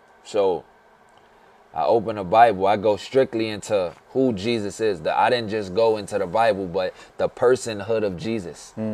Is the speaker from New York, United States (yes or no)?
yes; New York City, New York, United States; All right, I'm from the Bronx.